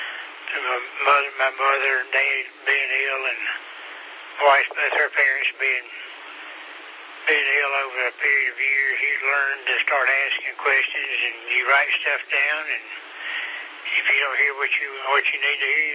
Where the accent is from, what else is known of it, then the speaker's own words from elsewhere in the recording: Harlem, New York, United States; So, I still go to a doctor in Harlem, in my hometown.